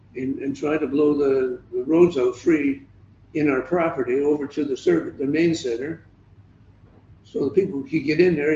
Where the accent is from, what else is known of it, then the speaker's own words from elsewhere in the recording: Fort Erie, Ontario, Canada; Even the house I grew up with in Fort Erie, you know, I look to see if there's any changes in it.